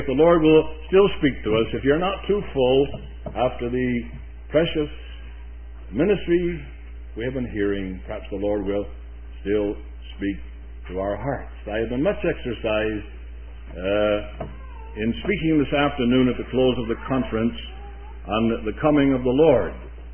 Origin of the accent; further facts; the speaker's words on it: Bryn Mawr, Pennsylvania, United States; Brother Myers said, I was from Bryn Mawr. Well, that's a suburb of Philadelphia.